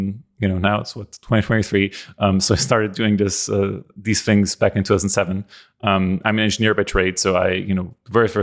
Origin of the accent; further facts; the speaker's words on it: Austria; English is a second language; I'm from Europe originally, from Austria.